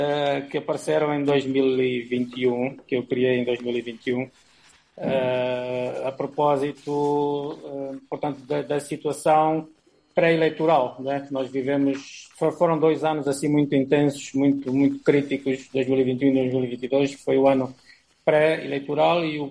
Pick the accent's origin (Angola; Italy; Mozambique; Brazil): Angola; tal como nós angolanos